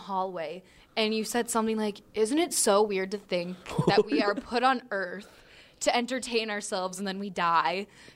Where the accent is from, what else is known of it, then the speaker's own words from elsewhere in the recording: Rochester, Minnesota, United States; Then I come from Rochester